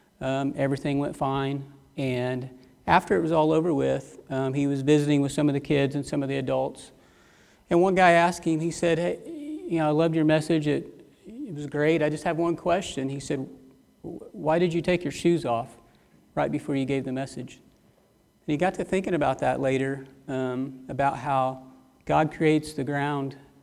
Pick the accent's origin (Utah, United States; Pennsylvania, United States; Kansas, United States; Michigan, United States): Kansas, United States; Baxter Springs; I was born and raised in Baxter Springs. Believe it or not, there was a hospital there at one time.